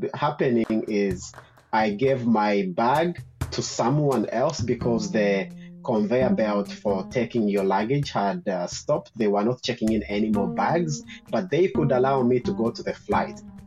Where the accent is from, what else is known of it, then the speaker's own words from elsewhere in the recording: Uganda; I grew up in Uganda